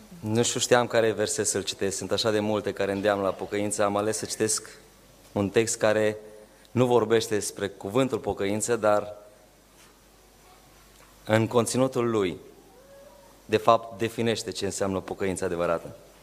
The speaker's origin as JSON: {"language": "Romanian", "country": "Romania", "tie": "born or raised there", "said": "Noi am crescut în România, o țară în marea majoritate ortodoxă"}